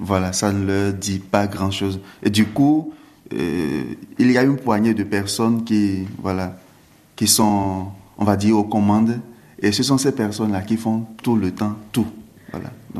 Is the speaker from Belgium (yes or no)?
no; Benin; entre les réalités d'ici, la vie en France, et la vie chez moi, au Bénin.